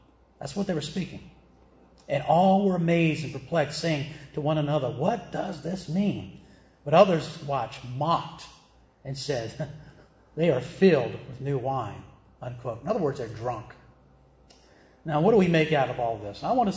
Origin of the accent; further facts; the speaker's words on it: the South, United States; accent: Southern; I'm from the South. And you can tell that not only can I speak English, but sometimes my Southern accent comes through. I've been working on that many, many years.